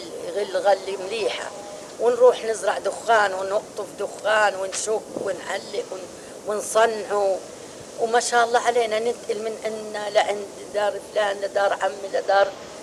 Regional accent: Palestine; moved away; ولجأنا هاللجأة يا حبيب قلبي ولجأنا يا ريت ليكون ما طلعنا من فلسطين يا ريت

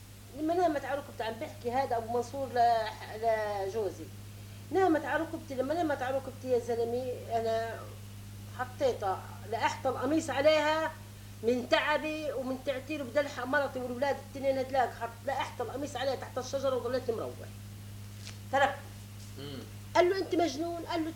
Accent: Haifa, Haifa District, Israel; now in Lebanon; نحن فلسطينيين ونحن من حيف

